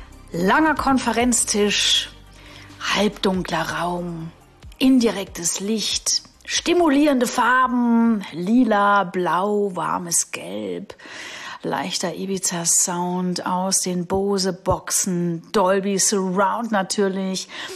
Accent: Augsburg, Bavaria, Germany; da war ich in Augsburg unterwegs, meiner Heimatstadt

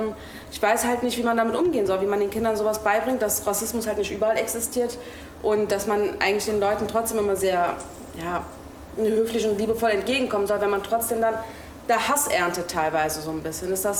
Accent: Turkey; ich bin Türkin.

